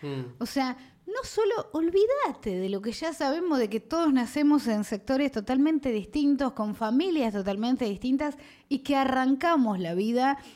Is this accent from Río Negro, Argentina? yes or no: no; Bahía Blanca, Buenos Aires Province, Argentina; Soy de Bahía Blanca, una ciudad muy, muy conservadora, muy, muy militar, con muchas formas muy rigoristas. Me parezco más a Bahía Blanca de lo que pensaba, porque cuando me vine a Lamba me di cuenta que soy bastante bahiense.